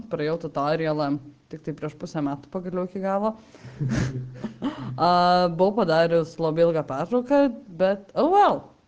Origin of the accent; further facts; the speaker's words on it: Vilnius, Vilnius County, Lithuania; žmogus iš Kauno, aš iš Vilniaus